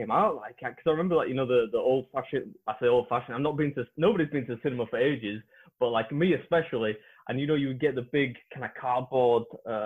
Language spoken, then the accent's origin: English; Leeds, Yorkshire and the Humber, United Kingdom; A lot of my family and friends support Leeds United naturally because I am from Leeds.